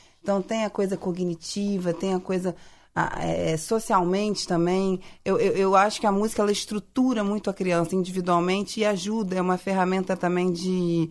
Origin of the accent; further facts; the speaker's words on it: Rio de Janeiro, Brazil; Sou do Rio de Janeiro, do carioca